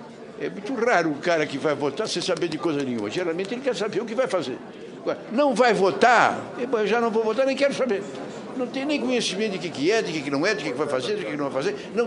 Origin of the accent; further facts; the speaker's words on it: Brazil; Eu sou brasileiro, eu estou aqui, tenho a votação.